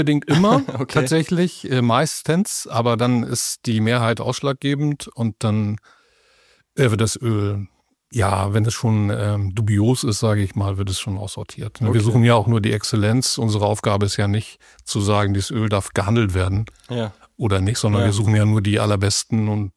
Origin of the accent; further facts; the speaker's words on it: Hamburg, Germany; Miguel und ich, wir kommen hier aus Hamburg